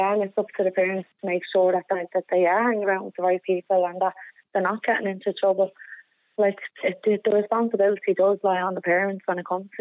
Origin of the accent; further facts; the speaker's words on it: Dublin, Leinster, Ireland; Like myself, I grew up in Inchicore, and I turned out all right, you know.